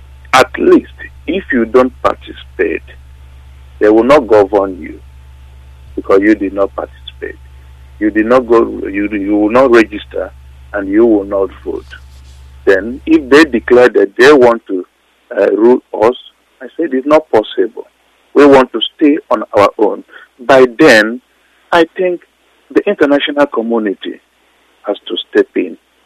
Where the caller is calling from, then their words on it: Netherlands; I'm calling from Netherlands.